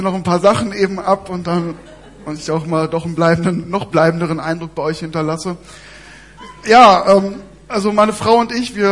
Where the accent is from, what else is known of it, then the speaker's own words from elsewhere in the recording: Remscheid, North Rhine-Westphalia, Germany; wir kommen aus Remscheid und kein Mensch kennt Remscheid.